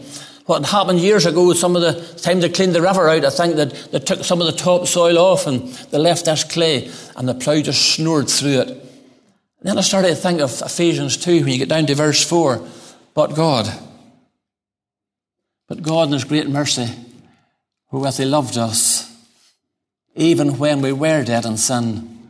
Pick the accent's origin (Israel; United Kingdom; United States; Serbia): United Kingdom; Ballymena, Northern Ireland; Now, I'm from Ballymena. We do not spend money foolishly.